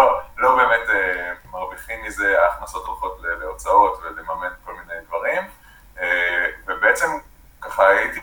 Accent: Haifa, Haifa District, Israel; אני לא קיבוצניק במקור, אני גר בקיבוץ, אבל אני חיפאי במקור. אבל כן, אני גר בקיבוץ

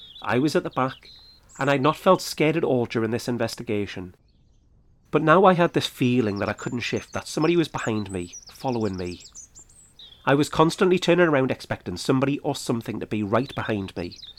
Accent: Selkirk, Scotland, United Kingdom; the Selkirk Royal and Ancient Borough Ex-Standard Bearers Association from my hometown rode through the area.

